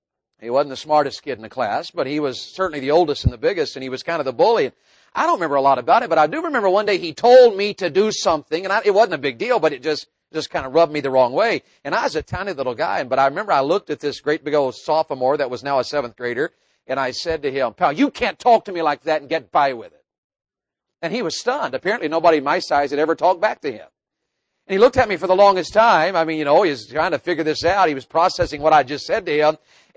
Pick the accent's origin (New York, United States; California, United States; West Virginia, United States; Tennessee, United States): Tennessee, United States; I grew up in East Tennessee in the mountains, and my family, my dad's side of the family in particular are mountain people in every sense of the word